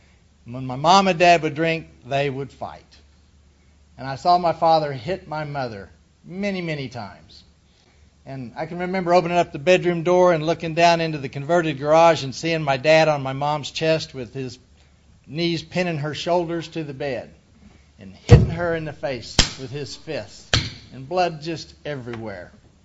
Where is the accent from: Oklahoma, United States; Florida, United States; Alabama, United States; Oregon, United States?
Oklahoma, United States; Oklahoma City; Originally, I'm from Oklahoma City. I was born and raised there, and I thought that was the big city for a long time.